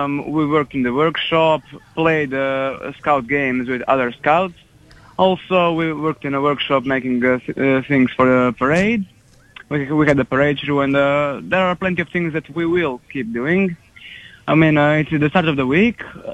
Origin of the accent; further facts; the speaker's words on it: Croatia; English is a second language; Oh, well, we come from Croatia. We don't live in a big city, just a tiny village on the outskirts, actually in the middle of the country.